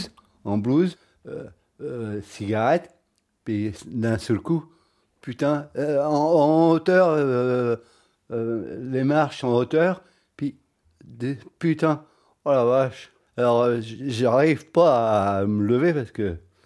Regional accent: Breteuil, France; born there; Je suis né à Breteuil. J'ai 40 ans. 45, 46, 47, 48. J'ai 48. 48 ans, non? 49.

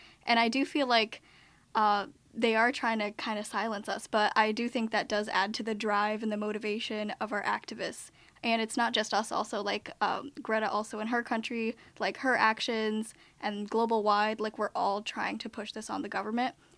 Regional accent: United States; born there; My parents are both immigrants from Bangladesh, but I was born in America.

